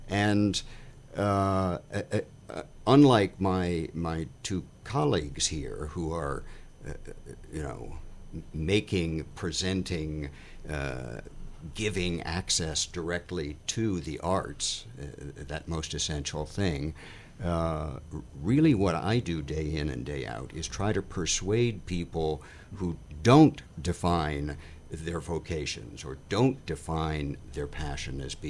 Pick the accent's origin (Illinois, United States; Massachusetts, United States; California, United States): Massachusetts, United States; also born or lived in New York; I was born in New York. I grew up over the border, I blush to say, in Massachusetts, in a little town